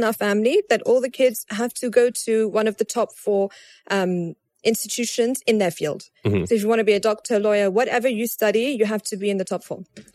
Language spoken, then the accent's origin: English; London, United Kingdom; because I'm from London, I have an affinity with UK companies, right?